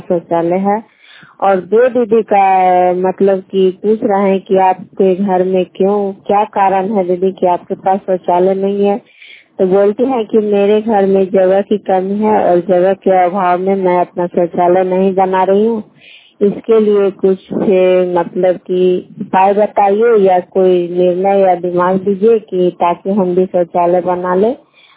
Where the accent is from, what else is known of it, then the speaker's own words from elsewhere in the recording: Chandi, Bihar, India; मैं चंडी के रहने वाली हूँ